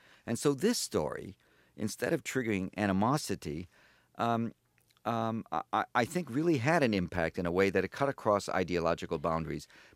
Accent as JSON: {"language": "English", "town": "Chicago", "region": "Illinois", "country": "United States", "tie": "born or raised there", "said": "Look, I grew up in the South Side of Chicago. I was born in 1937, and at the end of World War II, I used to go as a kid."}